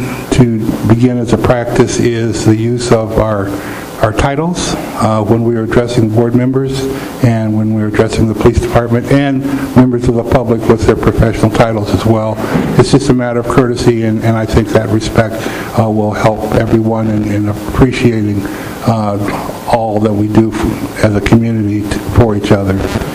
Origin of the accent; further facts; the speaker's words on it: Michigan, United States; I hail from Michigan, and I can tell you this is absolutely a Michigan night.